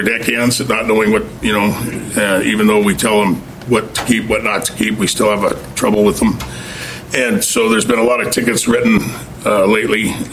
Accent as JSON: {"language": "English", "town": "Westport", "region": "Washington", "country": "United States", "said": "I'm from Westport. I'm a commercial crab fisherman there."}